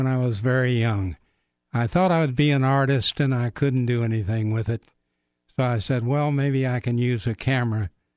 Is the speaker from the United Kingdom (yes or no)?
no; Charlottesville, Virginia, United States; Yes, I grew up basically in Charlottesville.